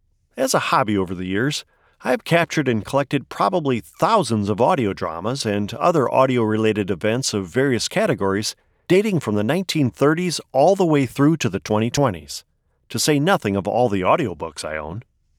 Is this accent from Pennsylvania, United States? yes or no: no; Wisconsin, United States; I've been interested in voiceover work since I was a young boy growing up in Wisconsin.